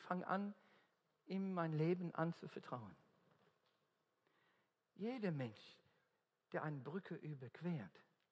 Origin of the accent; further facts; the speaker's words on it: Australia; accent: Australian; German is a second language; Und das tut er heute durch meinen australischen Akzent.